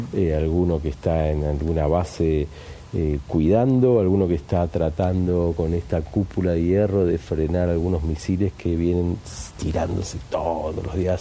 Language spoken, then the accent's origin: Spanish; Argentina; como argentinos que somos